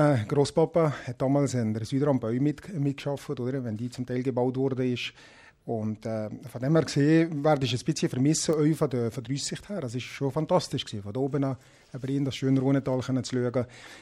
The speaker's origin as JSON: {"language": "German", "region": "Valais", "country": "Switzerland", "said": "Oder ursprünglich kommen wir eigentlich aus dem Elsass. Wir wissen nicht, woher wir kommen. Aber wir sind schon mehrere hundert Jahre hier im Wallis. Und darum, für mich ist das klar, meine Wurzeln sind eindeutig im Wallis. Und ich fühle mich hier wohl."}